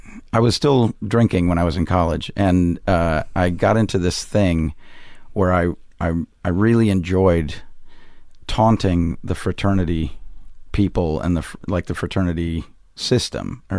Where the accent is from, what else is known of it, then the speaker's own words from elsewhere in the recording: Missoula, Montana, United States; fire brought our family, working with forest fires brought our family to Montana. And I did my principal growing up in Missoula, Montana.